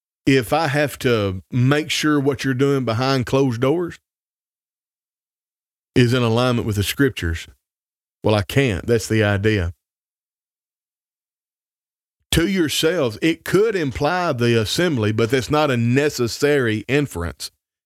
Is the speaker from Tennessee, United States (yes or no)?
yes; Tennessee, United States; I grew up in Northwest Tennessee, and I spent a lot of time with Christians, and I worked in my uncle's sawmill.